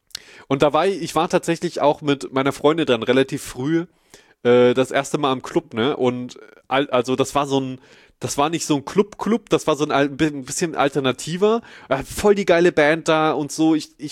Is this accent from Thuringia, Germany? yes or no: yes; Schmalkalden, Thuringia, Germany; ich komme ja hier aus Schmalkalden